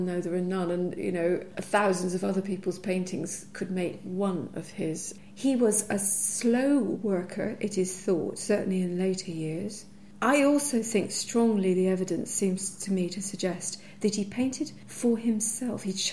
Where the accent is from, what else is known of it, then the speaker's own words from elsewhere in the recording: Edinburgh, Scotland, United Kingdom; because I grew up in Edinburgh